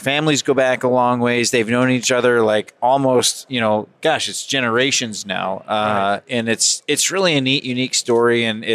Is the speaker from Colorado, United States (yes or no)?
yes; Colorado, United States; I mean, I'm from Colorado. I want to go to a nice warm place.